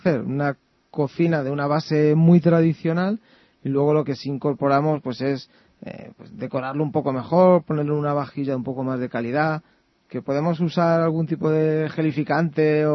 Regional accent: Ciempozuelos, Community of Madrid, Spain; yo soy de Ciempozuelos

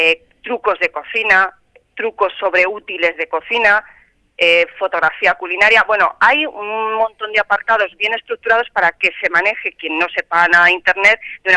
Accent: Cuenca, Castilla-La Mancha, Spain; yo soy conquense, soy manchega

